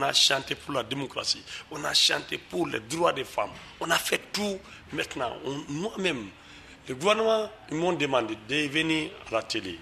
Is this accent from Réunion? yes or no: no; Mali; Et puis, nous sommes des Maliens.